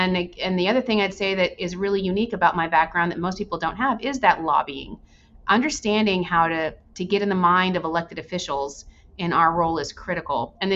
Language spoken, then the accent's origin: English; Texas, United States; I went to Arizona State University. I'm originally from West Texas.